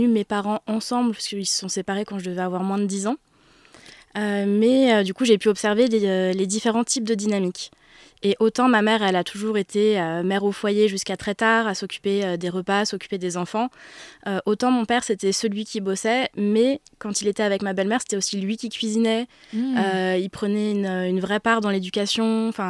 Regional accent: Auvergne-Rhône-Alpes, France; J'ai grandi dans le sud de la France. Enfin, tout le monde n'est pas d'accord sur le sud. J'ai grandi en région lyonnaise.

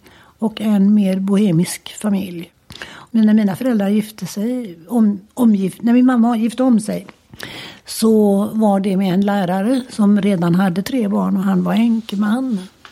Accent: Gothenburg, Västra Götaland County, Sweden; Och där växte vi upp och bodde i många, alla år. Och idag är den till och med... Det var sånt där radhus, gammalmodigt träradhus. Boråsvägen ut hette det väl på den tiden. Precis i ytterkanten av Örgryte.

